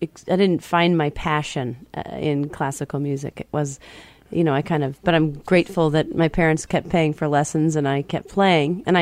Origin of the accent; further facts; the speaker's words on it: Durham, New Hampshire, United States; I grew up in Durham, New Hampshire, so I should have.